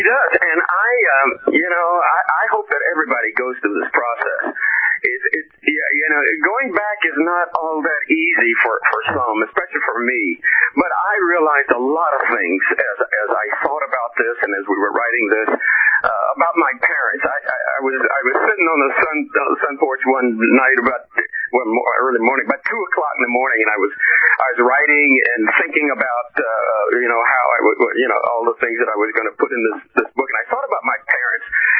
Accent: Danville, Kentucky, United States; I'm from Danville.

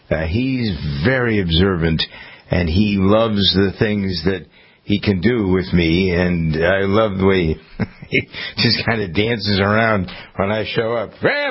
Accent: Framingham, Massachusetts, United States; We're having a big fireworks display here in my hometown of Framingham on Friday night.

